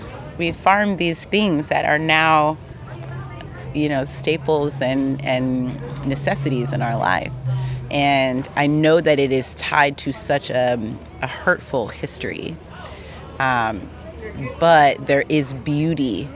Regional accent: Los Angeles, California, United States; And I grew up in Los Angeles, and I, you know, was fortunate enough to be able to go to a school in the West Side.

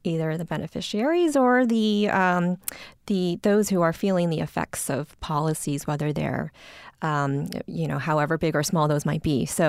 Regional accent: Washington, D.C. area, United States; I grew up actually all the way out on the East Coast. So I am a long way from, I guess, where I grew up. I grew up in the Washington, D.C. suburbs. I went to school out there.

